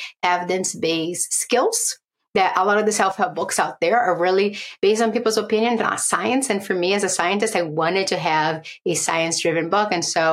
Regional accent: Brazil; I grew up in Brazil with a single mother.

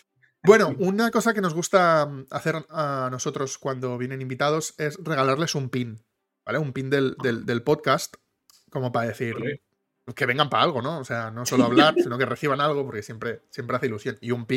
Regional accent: Catalonia, Spain; yo como catalán me hace una ilusión

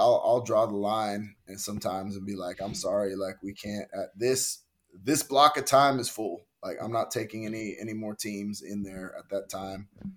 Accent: California, United States; also born or lived in Texas; I'm from California, initially. And, yes, I have been in Texas. I coached at Texas Tech and I coached at Texas State

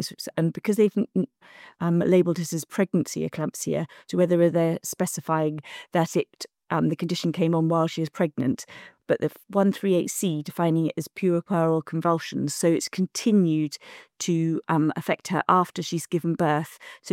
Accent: Ireland; born there; I was born in Ireland and I've got a great big jab mark on my arm

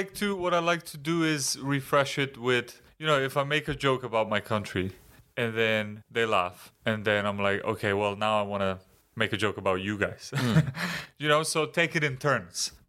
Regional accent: North Macedonia; Look, Macedonians, we're the Irish of the Balkans.

